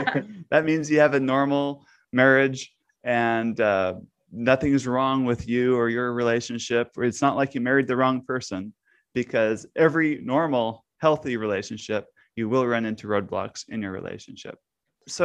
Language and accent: English; Japan; I was born in Japan. I was raised in Japan, and I still don't like raw fish.